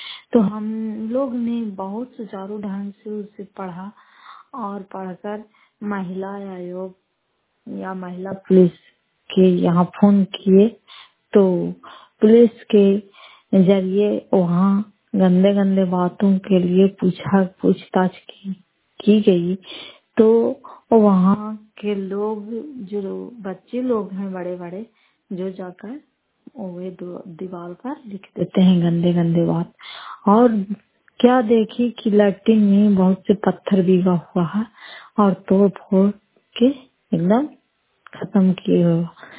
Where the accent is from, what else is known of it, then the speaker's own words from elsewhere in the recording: Fatehpur, Bihar, India; घर के फतेहपुर पंचायत मुखर्ता, जिला नालंदा और करायता प्रखंड की निवासी हूँ